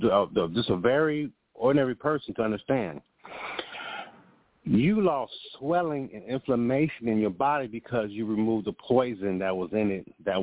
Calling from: Chicago, Illinois, United States

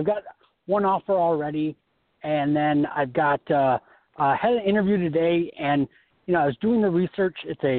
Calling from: Las Vegas, Nevada, United States; I'm calling from Las Vegas.

